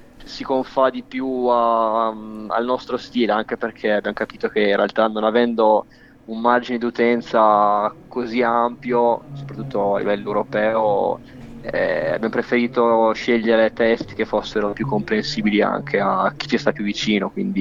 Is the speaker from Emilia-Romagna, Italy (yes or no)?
yes; Reggio Emilia, Emilia-Romagna, Italy; Siamo di Reggio Emilia.